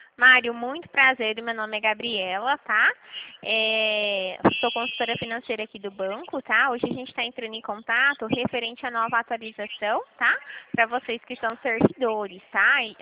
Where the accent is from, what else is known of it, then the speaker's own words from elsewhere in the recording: Dracena, São Paulo, Brazil; Sou daqui de Dracena